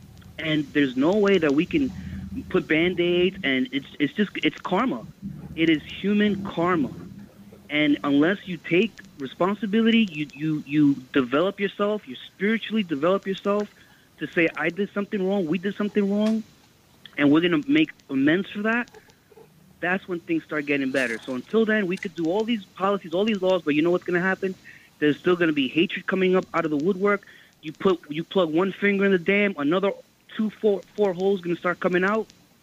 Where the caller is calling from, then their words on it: Queens, New York, United States; I'm calling from Queens.